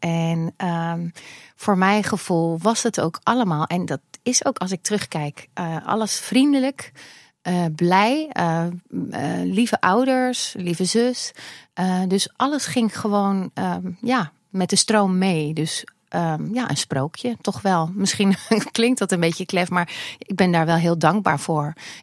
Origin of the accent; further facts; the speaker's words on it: The Hague, South Holland, Netherlands; Ik kom uit Den Haag nog steeds. Dus het was ook niet om de hoek voor ons.